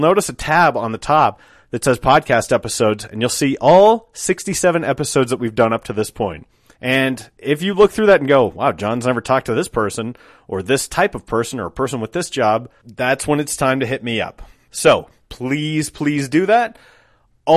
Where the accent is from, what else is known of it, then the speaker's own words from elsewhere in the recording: Golden, Colorado, United States; you see tourism for Colorado, they tend to show that sign. It's right near the Coors Brewery. It's my hometown. It's Joe's hometown.